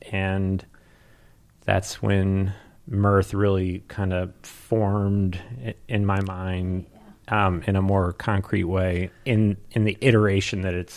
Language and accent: English; St. Louis, Missouri, United States; moved away as an adult; now in Ada, United States; I'm a native St. Louisan. I grew up in Missouri. Went to college at the U of M here, University of Michigan.